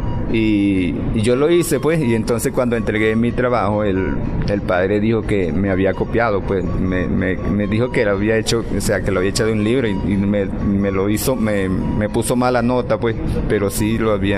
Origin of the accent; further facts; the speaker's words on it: San Carlos de Río Negro, Amazonas, Venezuela; born there; nací en San Carlos de Río Negro, específicamente un poquito más abajo, en el año 1967, un 13 de julio.